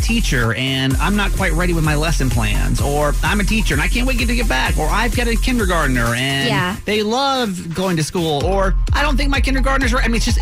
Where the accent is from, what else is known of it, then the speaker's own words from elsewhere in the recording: California, United States; also born or lived in Georgia / Arizona / Florida; because we came from California, right? But I've lived in Arizona. I've lived in Florida. I was born in Georgia.